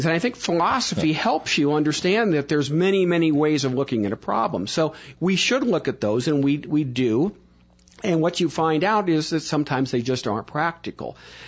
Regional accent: Pasadena, California, United States; I came from Pasadena, and when they had the horse races in Arcadia, you did not get anywhere near Huntington Drive

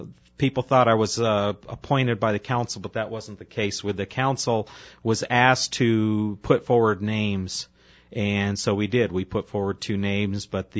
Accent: Arizona, United States; That's one thing I like best about growing up in the Verde Valley was our rural nature and the entire county, even Prescott and Prescott Valley, you know, the two larger population centers, you still feel very rural even when you're in downtown Prescott.

